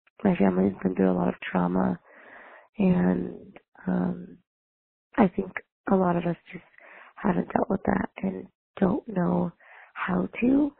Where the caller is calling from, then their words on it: Los Angeles, California, United States; I'm calling from Los Angeles.